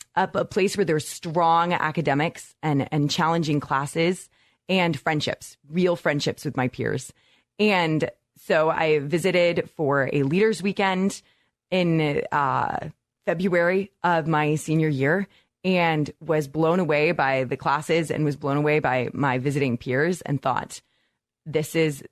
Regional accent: Hillsdale, Michigan, United States; also born or lived in Iowa; I was born in Iowa, and I was actually grew up in Hillsdale for the first, I think it's been 16 years now, because my father teaches philosophy at the college.

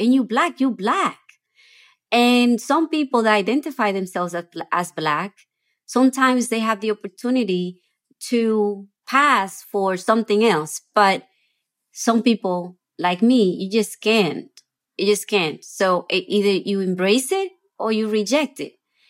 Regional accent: New Orleans, Louisiana, United States; I am from New Orleans.

